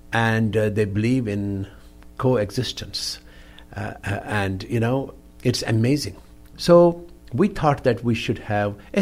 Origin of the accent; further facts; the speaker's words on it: Jammu and Kashmir, India; I'm from Kashmir.